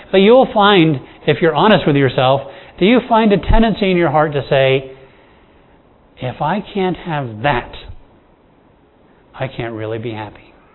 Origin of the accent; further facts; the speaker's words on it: Bahamas; Now, I grew up in the Bahamas, and to me, life in the Bahamas, that sounds good.